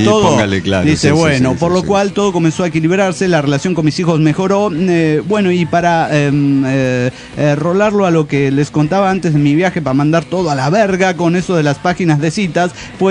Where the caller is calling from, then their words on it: Guadalajara, Jalisco, Mexico; de Guadalajara.